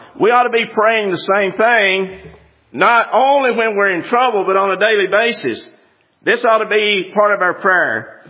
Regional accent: the South, United States; You know, I said, I'm from the South. And I said, in the South, we fix things.

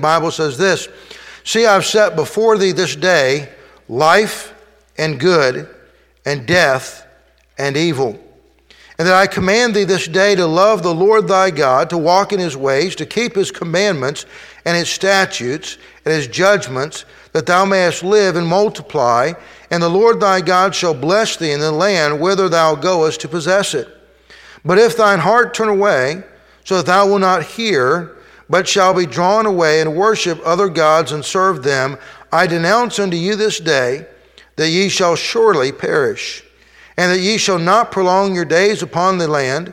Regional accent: Florida, United States; My brother and I grew up in Florida, and a lot of alligators there

